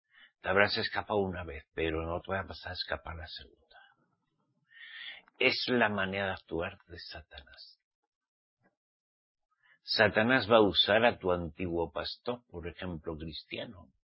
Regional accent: Spain; En aquellos tiempos no había mesiánicos en mi país, España.

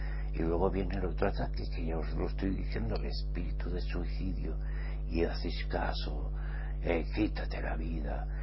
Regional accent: Pamplona, Navarre, Spain; Y yo estaba perdido ahí en España. Yo estaba perdido ahí en mi tierra. En Pamplona, Navarra.

